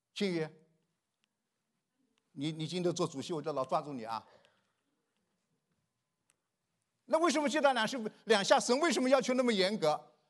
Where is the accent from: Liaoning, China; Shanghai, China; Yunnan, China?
Shanghai, China; 因为我上海人讲话快，像放机关枪一样的啊。